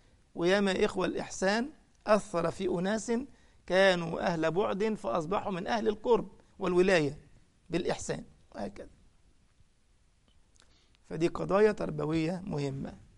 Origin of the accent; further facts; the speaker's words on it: Egypt; يعني مثلا من الأمثال اللي عندنا في مصر